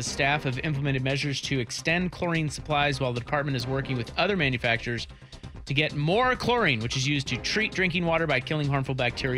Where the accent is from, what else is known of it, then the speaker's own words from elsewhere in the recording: Kansas, United States; My home state of Kansas, 24th.